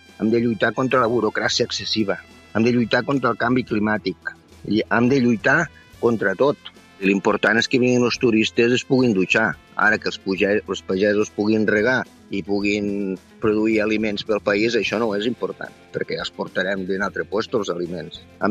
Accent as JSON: {"language": "Catalan", "town": "El Masroig", "region": "Catalonia", "country": "Spain", "said": "sóc del Marroig, el Priorat, treballo amb agricultura ecològica i biodinàmica"}